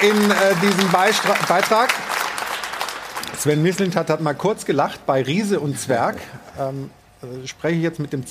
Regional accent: Stuttgart, Baden-Württemberg, Germany; meine Heimatstadt Stuttgart

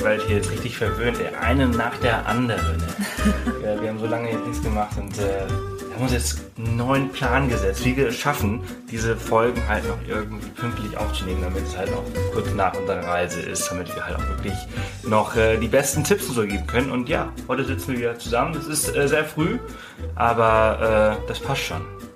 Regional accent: Mallorca, Balearic Islands, Spain; Ich komme aus Mallorca, natürlich habe ich das gesehen.

